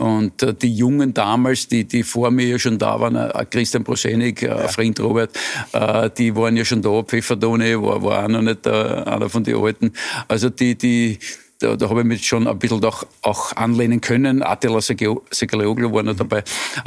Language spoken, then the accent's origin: German; Vienna, Austria; ich bin halt im Prater aufgewachsen